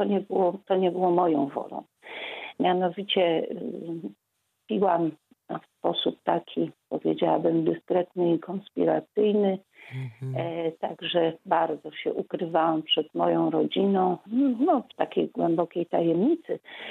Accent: Kraków, Lesser Poland, Poland; jestem alkoholiczką i jestem z Krakowa.

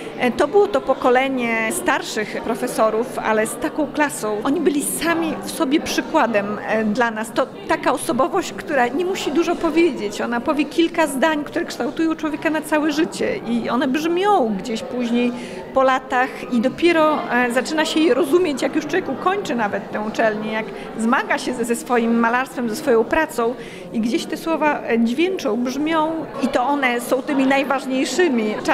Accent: Lublin, Lublin Voivodeship, Poland; born there; also born or lived in Wrocław; ja urodziłam się w Lublinie, ale rozpoczęłam studia właśnie we Wrocławiu

